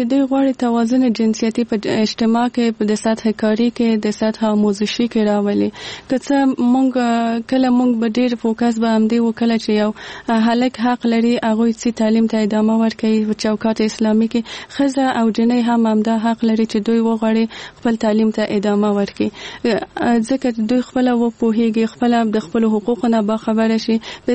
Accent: Kabul, Afghanistan; born there; زه په کابل کې زیږیدلې یم

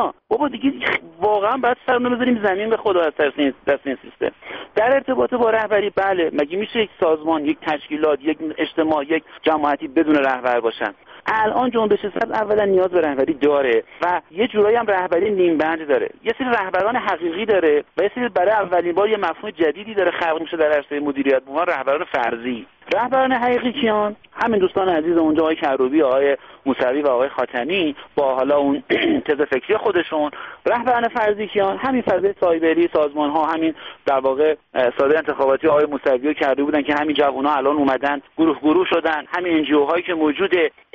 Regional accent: Iran; بنده امروز به عنوان یک ایرانی که مهندس صنایع هستم، دانشجو رشته حقوق هم هستم

